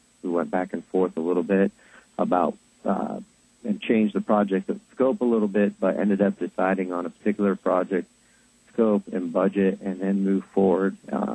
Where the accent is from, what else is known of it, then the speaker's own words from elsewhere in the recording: Sarasota, Florida, United States; I'm from Sarasota, Florida.